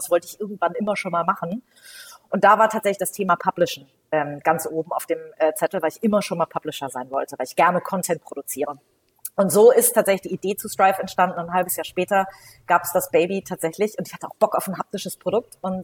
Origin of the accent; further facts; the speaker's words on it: Hamburg, Germany; ich bin 37 Jahre alt, gebürtige Hamburgerin, bin hier zur Schule gegangen, habe hier studiert, Jura